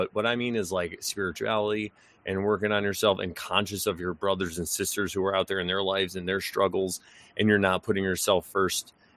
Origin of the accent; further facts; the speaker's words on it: Connecticut, United States; it's like I grew up in Connecticut, and I don't know if it's because we were close to New York City, but not exactly New York or what, just this proximity.